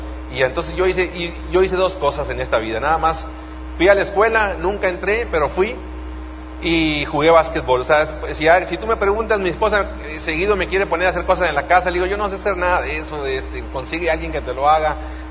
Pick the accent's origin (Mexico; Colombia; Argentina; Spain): Mexico; northern Mexico; a estas alturas venimos del norte de México. Los del norte somos más, más broncos, más rancheros, más de pueblo, así que hablamos duro y a la cabeza.